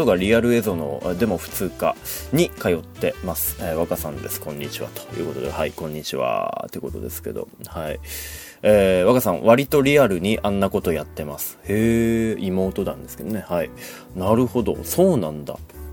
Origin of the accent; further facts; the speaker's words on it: Sapporo, Hokkaido, Japan; まあ道民とか言いながらこう札幌生まれ札幌育ちであんまりこう農業に関心がないやつだと